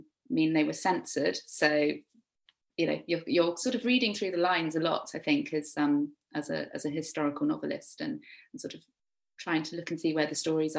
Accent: Guernsey; And I grew up on Guernsey, so I already knew quite a lot about the occupation and stories that had been passed down.

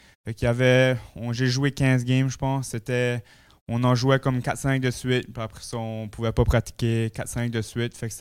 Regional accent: Moncton, New Brunswick, Canada; puis j'allais pratiquer avec Moncton, c'est à côté de chez nous, je viens de Moncton.

